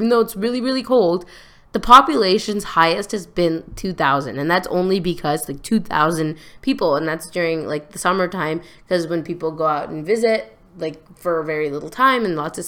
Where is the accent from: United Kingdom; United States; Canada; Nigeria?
Canada; I almost said prime minister because I'm Canadian.